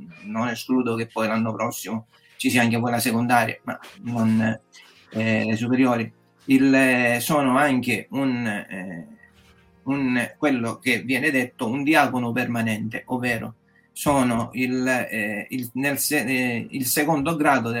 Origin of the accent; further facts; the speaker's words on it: Catania, Sicily, Italy; now in Parma, Italy; ho 48 anni a luglio, e quindi sono originario di Catania, però vivo dal 2020 a Parma, in Emilia-Romagna, per questioni di lavoro, un po' come tanti meridionali che espatriano dalla propria terra per motivi di di lavoro.